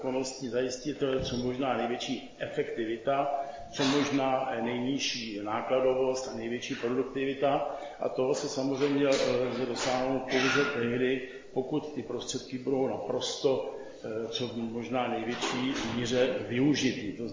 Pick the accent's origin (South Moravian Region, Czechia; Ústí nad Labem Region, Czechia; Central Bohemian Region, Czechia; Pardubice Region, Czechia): Ústí nad Labem Region, Czechia; Most; born there; narodil jsem se v Mostě a v Mostě a v širokém okolí také působím vlastně po celou dobu svého aktivního života